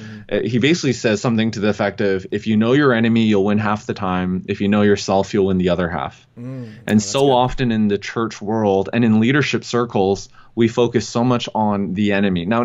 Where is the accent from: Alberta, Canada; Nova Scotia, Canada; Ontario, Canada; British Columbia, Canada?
British Columbia, Canada; Vancouver; When I was pastoring up in Canada, and I was born and raised in Vancouver